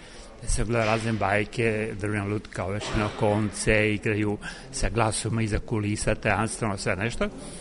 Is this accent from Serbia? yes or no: yes; Novi Sad, Vojvodina, Serbia; ja sam odrastao u Novom Sadu, vrlo mali, imao sam jako blisko otinstvo.